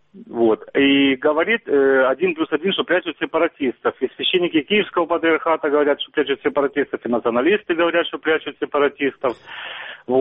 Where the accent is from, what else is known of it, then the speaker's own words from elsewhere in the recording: Kramatorsk, Donetsk Oblast, Ukraine; я из города Краматорска